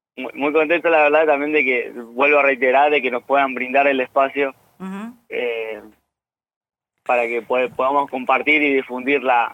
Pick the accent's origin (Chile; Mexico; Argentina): Argentina; Cutral Có, Neuquén; Nosotros somos de Cutralcó.